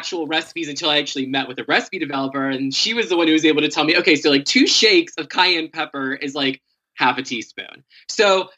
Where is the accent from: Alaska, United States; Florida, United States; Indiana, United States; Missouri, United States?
Florida, United States; No, I grew up in Florida.